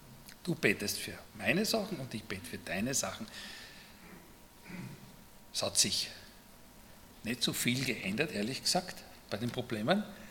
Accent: Graz, Styria, Austria; wo ich als Kind aufgewachsen bin in Graz

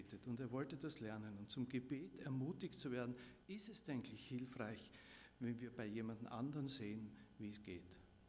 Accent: Styria, Austria; Ich bin in der Oststeiermark aufgewachsen, in einem kleinen Dorf.

